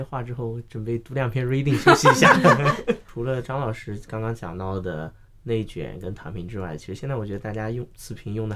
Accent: Anhui, China; 因为我是安徽的高考大省，

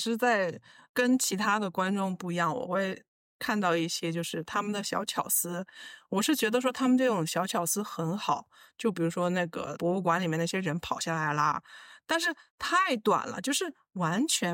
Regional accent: Paris, Île-de-France, France; 然后呢我们就是巴黎人就沿用了这个牧师

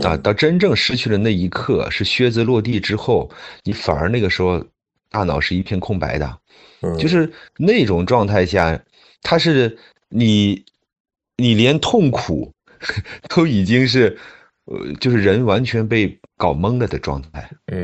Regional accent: Yantai, Shandong, China; moved away as an adult; also born or lived in Wuhan; now in Guangzhou, China; 我呢是82年出生，老家在山东烟台，然后2001年就到武汉读大学，2005年毕业之后就来了广州，在一家那个央企工作。

